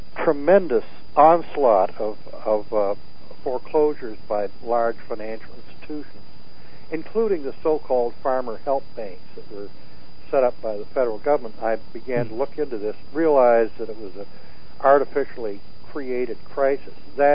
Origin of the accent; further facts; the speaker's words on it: Minnesota, United States; Interestingly, from a Southern sympathetic point of view, it seems odd because I was from Minnesota.